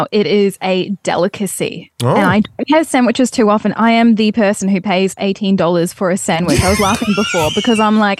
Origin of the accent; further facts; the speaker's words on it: Hyderabad, Telangana, India; born there; And I was born in Hyderabad, which is a Telugu-speaking city.